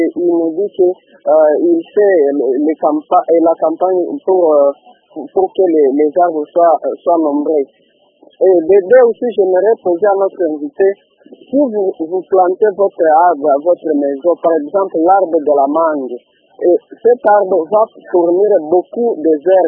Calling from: Kalima, Maniema, DR Congo; Je dis ici chez nous à Kalima

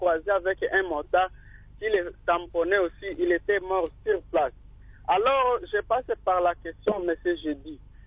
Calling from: Kalima, Maniema, DR Congo; Oui, ici chez nous à Kalima

